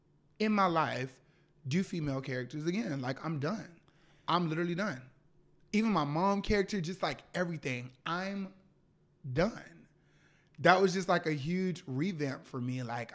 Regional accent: Florida, United States; Yeah, I'm from Florida.

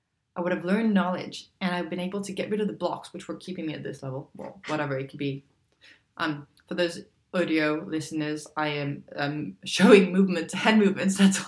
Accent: Hong Kong; growing up in Hong Kong and then traveling a little bit in Southeast Asia and back and forth from Asia into Europe as well.

